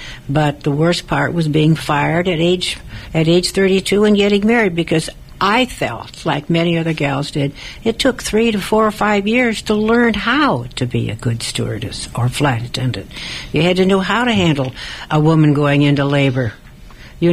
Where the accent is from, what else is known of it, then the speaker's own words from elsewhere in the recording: Cleveland, Ohio, United States; I was from Cleveland, not Akron, and that was the home of the National Air Races.